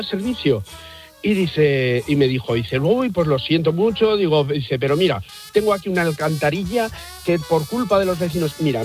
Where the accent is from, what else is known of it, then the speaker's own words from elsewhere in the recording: Ariza, Aragon, Spain; Soy un taxista de Ariza, Zaragoza